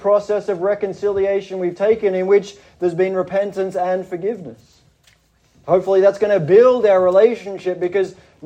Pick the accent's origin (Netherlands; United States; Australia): Australia; accent: Australian; That's my Aussie accent coming in.